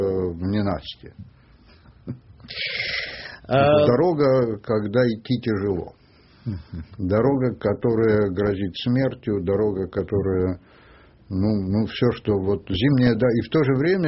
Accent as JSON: {"language": "Russian", "town": "Perm", "region": "Perm Krai", "country": "Russia", "tie": "born or raised there", "said": "я родом из Перми"}